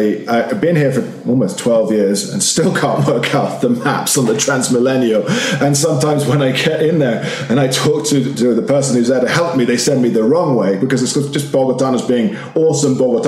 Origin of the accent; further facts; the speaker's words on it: London, United Kingdom; Yeah, I'm a walker. I'm from London.